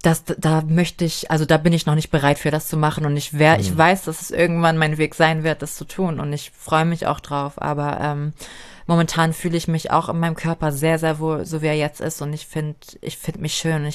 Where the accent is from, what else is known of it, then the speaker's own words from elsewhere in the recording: Germany; So, ich bin hier geboren. Ich bin dankbar dafür. Ich bin Deutsche.